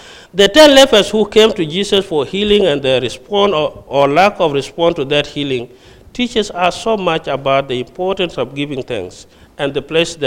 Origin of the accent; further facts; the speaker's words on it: Bor, Jonglei, South Sudan; in my country, I come from South Sudan, in my state capital of Bor, Jonglei State, in South Sudan, we had a village.